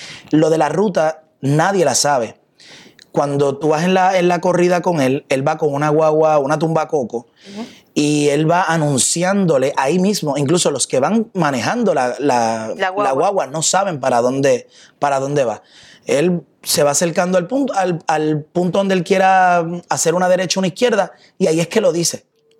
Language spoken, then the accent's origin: Spanish; Trujillo Alto, Puerto Rico; Pues yo soy natural de Trujillo Alto y él también.